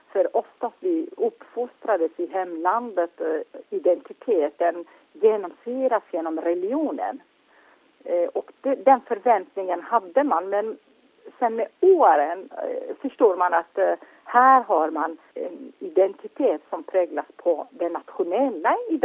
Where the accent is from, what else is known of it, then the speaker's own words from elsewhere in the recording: Turkey; När jag säger att jag är från Turkiet och betraktas jag som turk